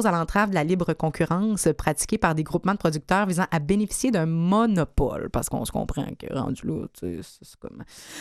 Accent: Quebec City, Quebec, Canada; Moi, je viens de Québec.

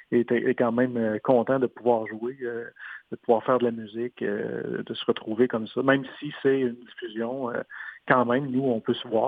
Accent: Saint-Georges-de-Beauce, Quebec, Canada; Oui, bien moi je viens de Saint-Georges-de-Beauce. Alors quand j'avais 6 ans, mes parents avaient décidé que je jouerais d'un instrument.

